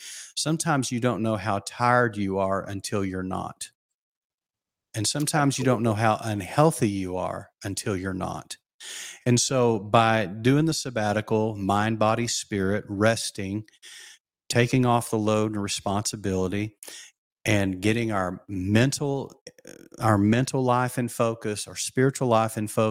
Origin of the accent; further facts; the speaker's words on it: Southern US, United States; I grew up with a sweet tooth. I grew up in the South. I mean, it's almost genetic here.